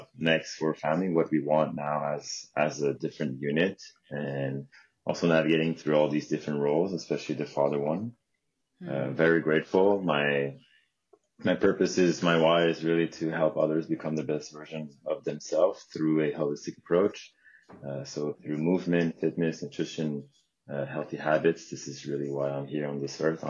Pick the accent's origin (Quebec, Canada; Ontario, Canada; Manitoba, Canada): Quebec, Canada; Montreal; I am 32 years young, and I'm from beautiful Montreal, Canada. I'm back in my hometown now after traveling for about 3 years